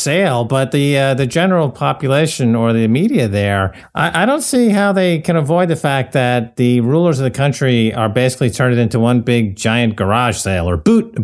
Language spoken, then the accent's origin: English; United States; And, you know, as an American, I will happily take the £120 billion a year in income and put it into my retirement account